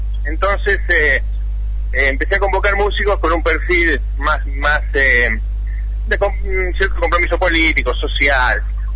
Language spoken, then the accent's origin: Spanish; Carlos Pellegrini, Santa Fe, Argentina; yo soy de un pueblito de la provincia de Santa Fe que se llama Carlos Pellegrini